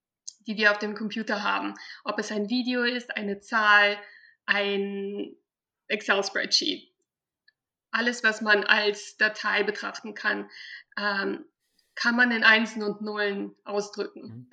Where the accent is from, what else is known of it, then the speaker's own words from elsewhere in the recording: Germany; now in United States; Also ich bin ja auch in Deutschland aufgewachsen. Daher spreche ich auch Deutsch. Aber mittlerweile lebe ich schon 15 Jahre in den USA